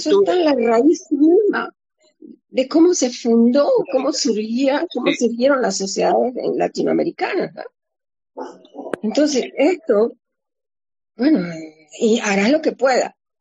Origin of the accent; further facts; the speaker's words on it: Caribbean Region, Colombia; a mí me crié una colombiana. Me crié una colombiana de la costa. Entonces yo, en cierta forma, soy costeña